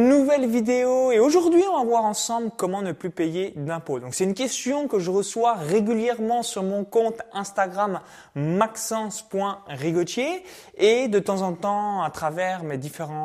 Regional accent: France; now in Tallinn, Estonia; depuis avril 2018, je suis expatrié à Tallinn en Estonie. Donc ça fait déjà un petit moment que je suis parti de France

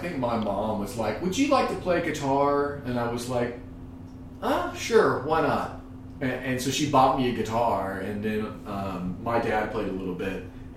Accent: Lexington, Kentucky, United States; Yeah, I am from Lexington. I was born here and I basically went to school here.

